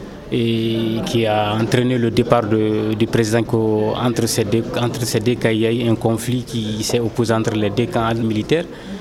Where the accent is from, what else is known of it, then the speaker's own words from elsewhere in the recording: Mali; French is a second language; moved away as an adult; now in France; Je suis en France je suis une année, parce que je suis venu en France le 7 octobre 2012. Je suis un demandeur d'asile, je suis malien.